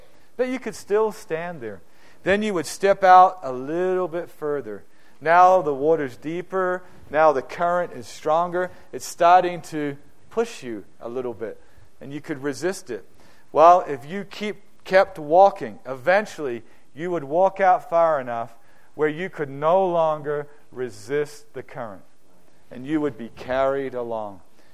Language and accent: English; New Zealand; I grew up in New Zealand, and in New Zealand, there's a lot of outdoor things to do.